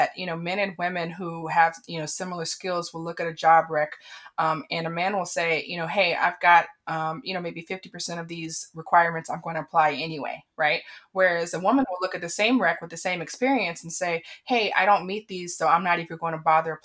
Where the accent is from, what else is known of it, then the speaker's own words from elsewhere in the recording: Washington, District of Columbia, United States; You know, I am from Washington, D.C. So I went to D.C. public school.